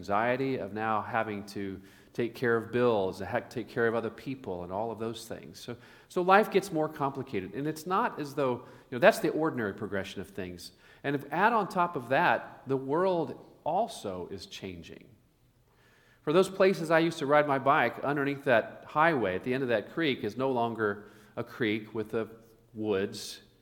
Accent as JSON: {"language": "English", "region": "Oklahoma", "country": "United States", "tie": "born or raised there", "said": "You know, many of you know I grew up in Oklahoma, somewhat of a small town, mediocre size town, I suppose."}